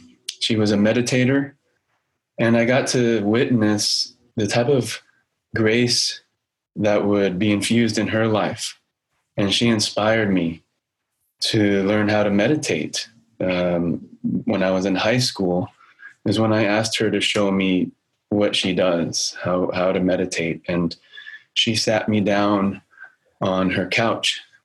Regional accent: Oakland, California, United States; born there; So I feel very fortunate that I'm speaking to you today from where I was born in Oakland.

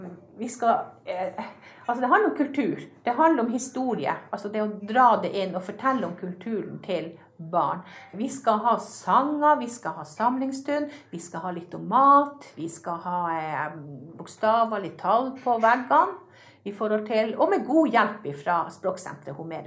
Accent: Alta, Finnmark, Norway; also born or lived in Langfjord; Ja, for mor mi er fra Langfjord, og så jeg har bodd i Langfjorden litt, og så flytter vi til Alta. Ja. Så jeg har jo vokset opp i Langfjorden, mellom Langfjorden og Alta.

